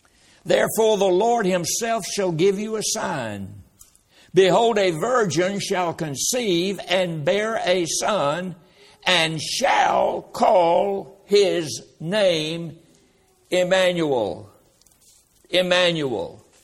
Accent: Durham, North Carolina, United States; born there; since I was born in Watts Hospital in Durham, North Carolina, I don't know what my mother had been drinking.

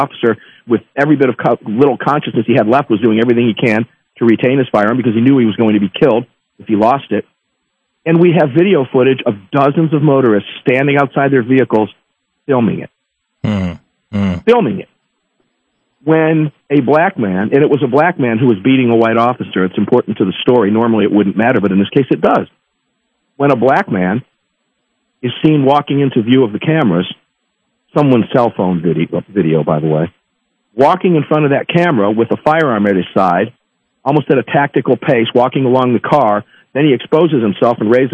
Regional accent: Tampa, Florida, United States; I should know it. I'm from Tampa, but I don't.

